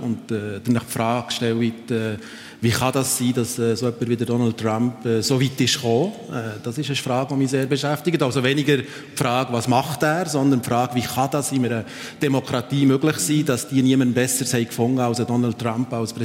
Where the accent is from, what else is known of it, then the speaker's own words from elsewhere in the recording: Switzerland; accent: Swiss; mein Akzent ist unverändert schweizerisch gefärbt.